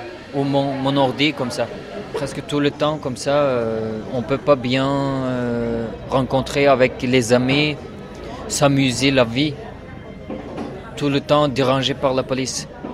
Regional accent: Urumqi, Xinjiang, China; French is a second language; moved away as an adult; now in France; Je suis Ouïghour. Je viens de Turkestan oriental. Je viens en France il y a un an. Parce qu'il y a deux ans, depuis 2016, Urumqi était très dangereux.

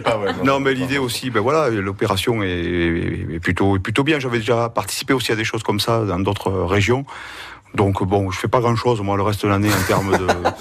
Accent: Decazeville, Occitanie, France; Je suis originaire de Decazeville.

